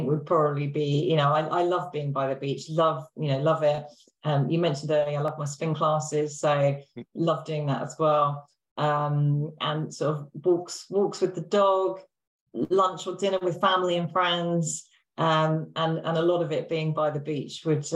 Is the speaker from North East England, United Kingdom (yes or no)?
no; Brighton, South East England, United Kingdom; I grew up in Brighton, so by the sea.